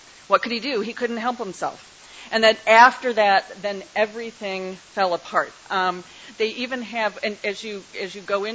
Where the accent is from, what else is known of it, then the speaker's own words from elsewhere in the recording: Midwest, United States; I'm a Midwesterner, so I've gone to various prominent places in the Midwest